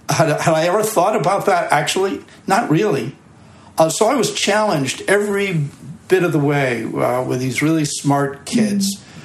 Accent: East Coast, United States; I was from the East Coast. I came in with a suit on

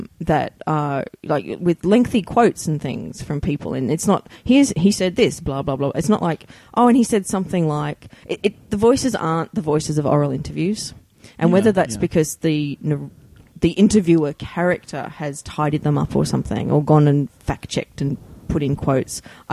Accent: Australia; Actually really funny because being Australian

